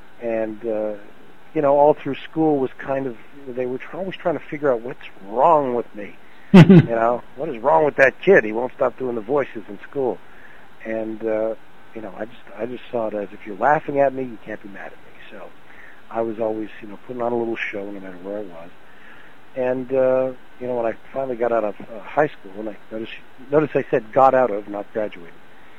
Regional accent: Canada; I'm from Canada, where it's very, very cold

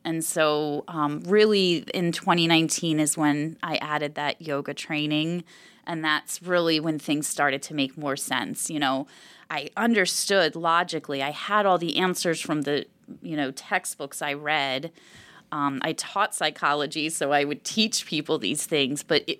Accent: Philadelphia, Pennsylvania, United States; also born or lived in New Jersey; So I'm a Jersey girl. Mm-hmm. I was born there, but most of my adult life was in Philadelphia, so that's really where I call home, West Philly.

